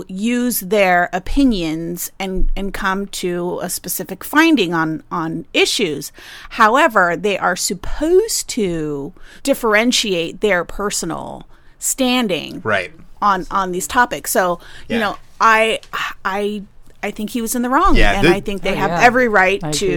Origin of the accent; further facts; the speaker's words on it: Florida, United States; born there; Well, you know what's funny is that I was born in Florida to a man named Jesus, who then had to change his name to Jose because everyone in Florida was giving him such a hard time.